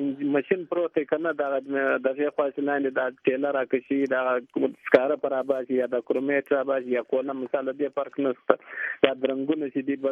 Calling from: Khanozai, Balochistan, Pakistan; ما د بلوچستان خنوزي ته ټلیفون کړی دی.

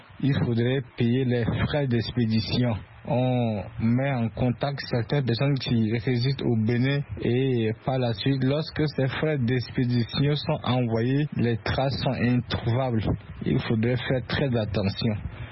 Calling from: N'Djamena, Chad; de N'Djamena au Tchad.

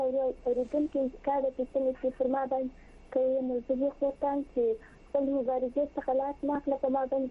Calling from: Helmand, Afghanistan; زه په هلمند کې یم، هلمند کې

